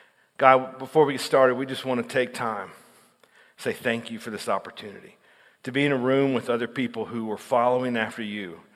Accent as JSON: {"language": "English", "region": "Texas", "country": "United States", "lives_now": "Omaha, United States", "said": "Side note, yes, we live in Omaha. We've been there for 10 years, but we're originally from Texas, okay?"}